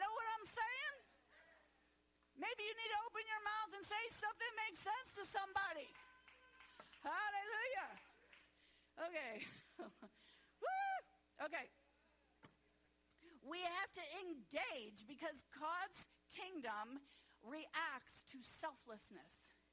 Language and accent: English; St. Louis, Missouri, United States; I mean, I'm from St. Louis.